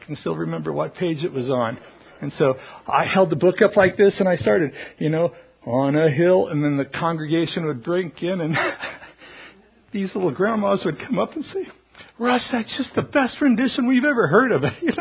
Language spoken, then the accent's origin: English; California, United States; I grew up in the Bay Area, never knew what Stockton was all about.